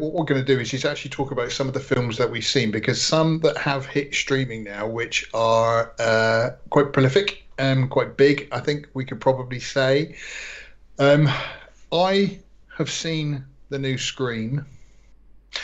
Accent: United Kingdom; I was going to say, as a British person, that is what I firmly believe.

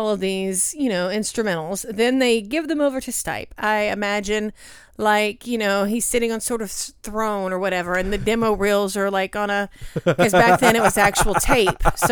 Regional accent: New Orleans, Louisiana, United States; And then the band retreated to Kingsway Studios in my home state of New Orleans to write the final set of demos.

